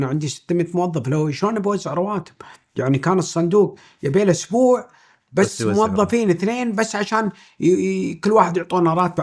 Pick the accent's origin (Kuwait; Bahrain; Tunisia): Kuwait; لا والله احنا كويتيين أبا عن جد